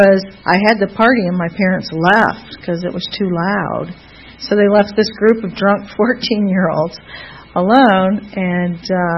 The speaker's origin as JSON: {"language": "English", "town": "Toledo", "region": "Ohio", "country": "United States", "tie": "born there", "said": "So I was born in 1959 in Toledo, Ohio."}